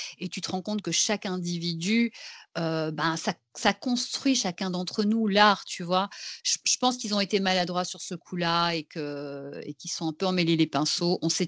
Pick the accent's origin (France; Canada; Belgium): Belgium; je ne sais pas si c'est parce que je viens de Belgique, mais vivre sans humour, pour moi, ce n'est pas possible